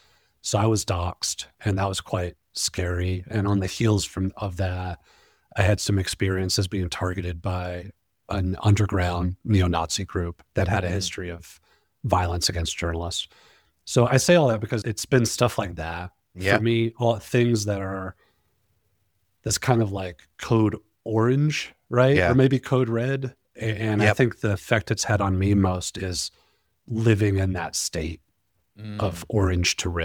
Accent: Texas, United States; I grew up in Texas. My dad and uncles, you know, cowboy hats, handlebar mustaches.

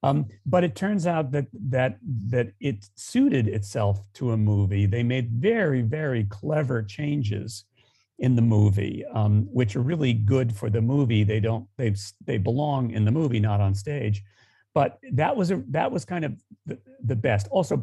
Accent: New York, United States; I grew up in New York at a time where my first Oklahoma was at City Center

